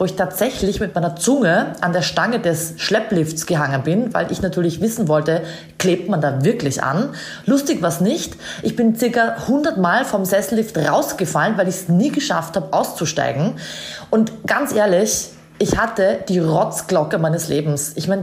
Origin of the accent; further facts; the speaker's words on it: Austria; Ich sag immer in Deutschland, ich bin Österreicherin und ich hasse Skifahren.